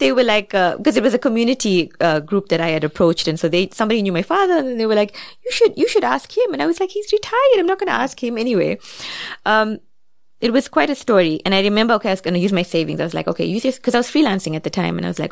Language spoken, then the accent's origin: English; South Africa; I came all the way from South Africa.